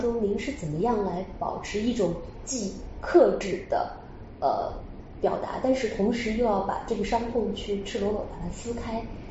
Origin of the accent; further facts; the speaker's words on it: Nanjing, Jiangsu, China; 那我们是南京的，我们是江苏的，我们对于南京大屠杀的了解程度肯定可能会比其他地方的人更多